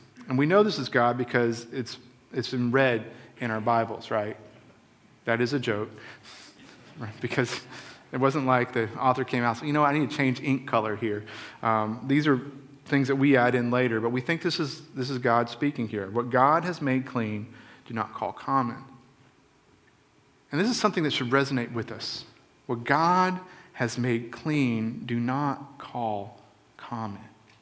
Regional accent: Florida, United States; I grew up in the Everglades, and people always say, have you ever eaten a gator?

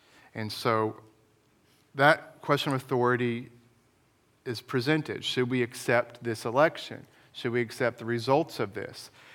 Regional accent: Florida, United States; I'm from Florida, so I remember this quite well.

